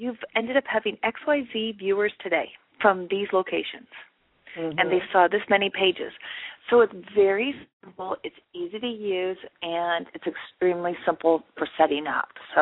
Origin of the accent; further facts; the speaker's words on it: Midwest, United States; I grew up in the Midwest, but we don't have Mayberry days.